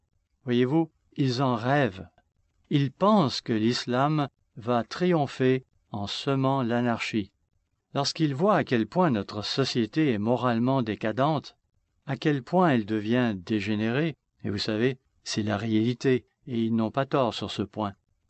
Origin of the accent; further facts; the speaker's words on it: United States; French is a second language; Nous n'avons pas oublié ce qui s'est passé chez nous aux États-Unis